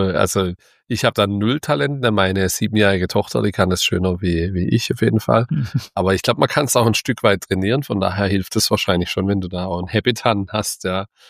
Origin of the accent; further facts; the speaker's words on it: Baden-Württemberg, Germany; ich habe damals natürlich den Lifetime-Deal gemacht als Schwabe, fängt man ja an zu rechnen